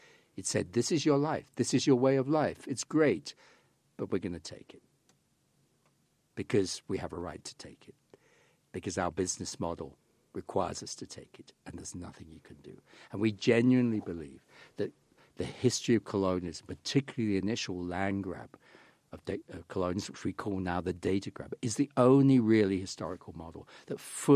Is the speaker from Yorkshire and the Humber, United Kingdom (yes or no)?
no; London, United Kingdom; I grew up in London, which is a beneficiary.